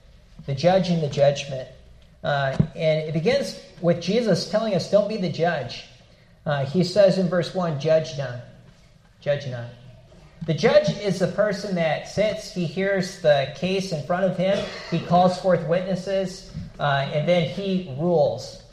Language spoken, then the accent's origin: English; Wisconsin, United States; born or raised there